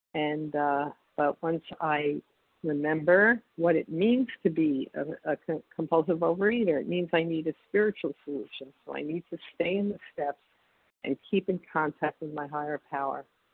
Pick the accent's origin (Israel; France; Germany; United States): Israel; from Israel.